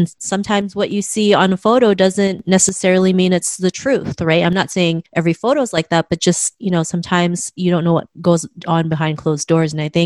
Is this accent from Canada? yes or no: yes; Canada; growing up in Canada